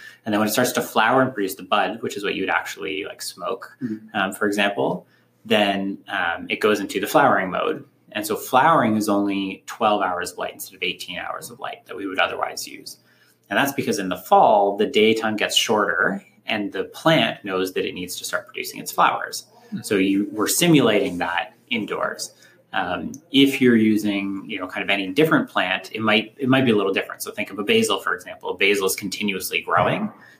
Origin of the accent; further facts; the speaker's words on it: Montreal, Quebec, Canada; moved away as an adult; now in Waterloo, Canada; I grew up in Montreal and then came to Waterloo for mechanical engineering.